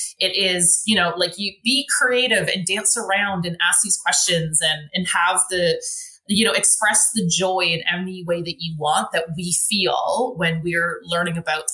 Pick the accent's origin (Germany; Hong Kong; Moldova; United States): Germany; now in Canada; So I grew up in West Germany. And when we came back to Canada, we moved to Calgary, Alberta